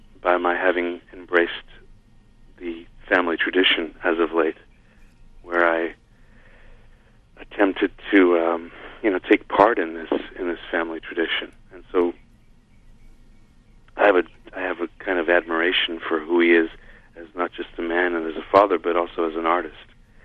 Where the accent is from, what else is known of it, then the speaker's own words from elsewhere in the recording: Canada; moved away; being a Canadian who doesn't live in Canada anymore